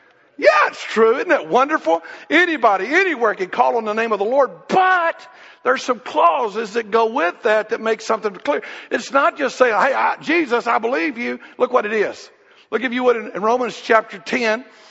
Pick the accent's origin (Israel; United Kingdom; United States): United States; Southeast; But we grew up in the Southeast.